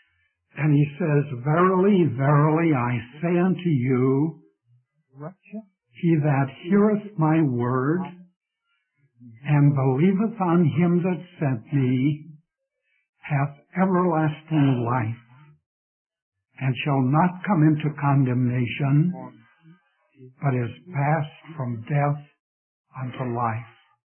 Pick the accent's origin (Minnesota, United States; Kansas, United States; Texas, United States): Minnesota, United States; Duluth; born there; Well, I was born in Duluth, Minnesota. That was not my choice.